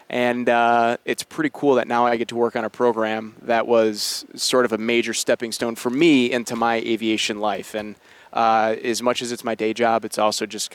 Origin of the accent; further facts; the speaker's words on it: Kenosha, Wisconsin, United States; So I grew up in Kenosha, Wisconsin. Neither of my parents were involved in aviation.